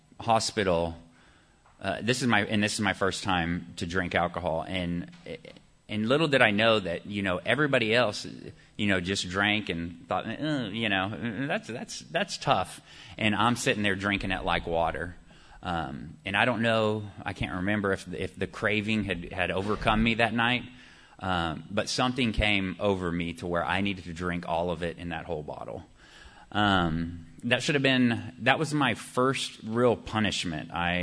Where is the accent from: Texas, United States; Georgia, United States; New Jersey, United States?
Texas, United States; Austin; I guess to start my story out, I was raised here in Austin, Texas.